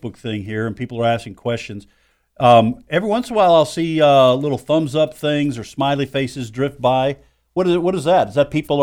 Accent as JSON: {"language": "English", "town": "Boston", "region": "Massachusetts", "country": "United States", "said": "Now my wife is from Mississippi. I'm from the Boston area."}